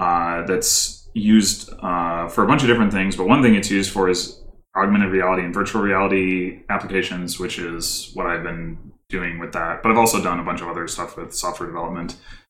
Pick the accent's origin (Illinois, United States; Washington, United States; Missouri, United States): Missouri, United States; St. Louis; So I grew up in St. Louis, Missouri, in the United States.